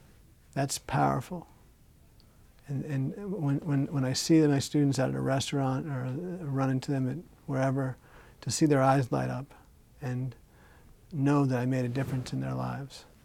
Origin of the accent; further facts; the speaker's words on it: New York, United States; I went to University of Massachusetts, and I was from New York, but I wanted to be near my family, my grandfather, my grandmother.